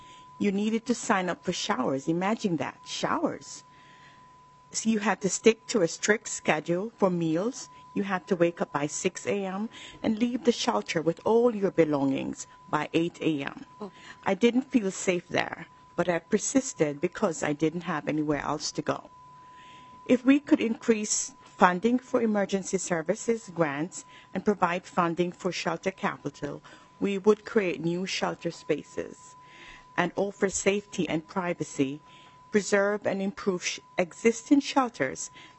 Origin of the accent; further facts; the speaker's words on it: Jamaica; now in United States; I grew up in Jamaica and came to the United States in 1999